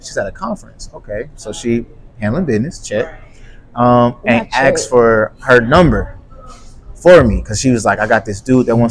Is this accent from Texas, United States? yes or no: yes; Dallas, Texas, United States; now in Huntsville, United States; I am from Dallas, Texas, but I currently still reside in Huntsville, Alabama, so.